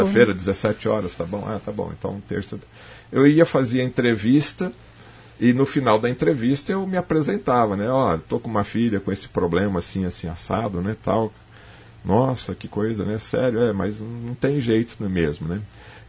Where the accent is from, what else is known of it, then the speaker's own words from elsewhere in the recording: Maringá, Paraná, Brazil; a gente é de Maringá.